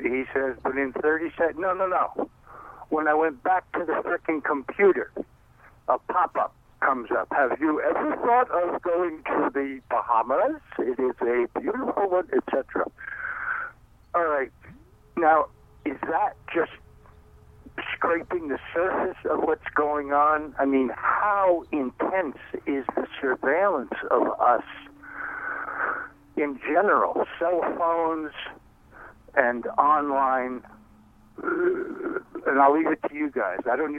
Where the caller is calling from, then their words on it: Durham, New York, United States; I'm calling from Durham, New York.